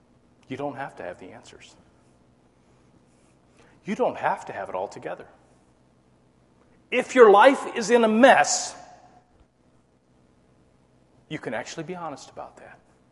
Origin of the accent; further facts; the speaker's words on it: Virginia, United States; I grew up in Virginia, the south of the border. Only son in a family of four, three sisters.